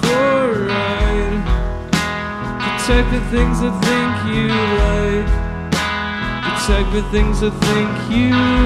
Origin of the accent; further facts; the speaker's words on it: Bristol, Connecticut, United States; Well, I'm from Bristol, Connecticut, and then these two lads are from Burlington, which is the town over.